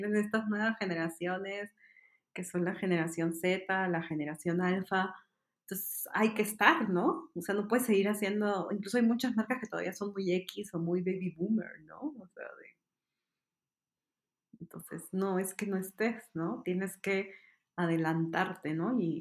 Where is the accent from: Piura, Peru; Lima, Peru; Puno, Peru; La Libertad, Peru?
Lima, Peru; Bueno, yo soy limeña, entonces diría pisco.